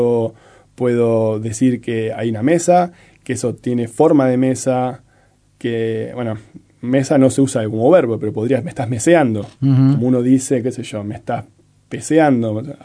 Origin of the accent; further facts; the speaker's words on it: Maldonado, Uruguay; now in Montevideo, Uruguay; Y yo me crié en Maldonado, cerca de La Valleja, Canelones, en un pueblo, y tenía un poco de acento, digamos, de ahí, si querés.